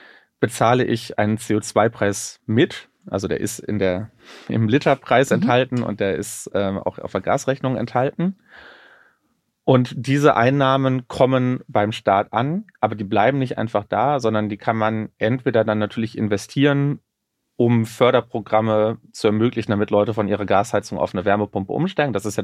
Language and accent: German; North Rhine-Westphalia, Germany; Ich komme aus dem Ruhrgebiet